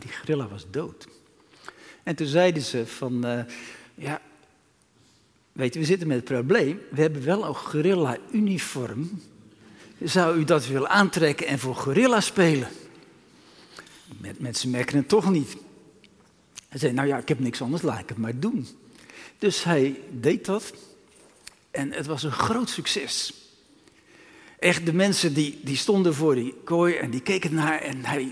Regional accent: Rotterdam, South Holland, Netherlands; Ik ben geboren in Rotterdam

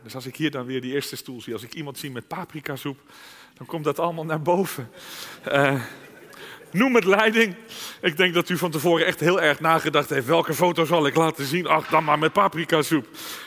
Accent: Zaandam, North Holland, Netherlands; born there; Ik ben geboren in Zaandam.

